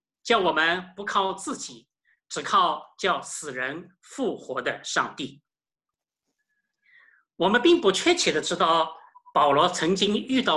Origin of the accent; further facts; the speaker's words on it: China; 我们中国人也有一句俗话说，祸不单行啊。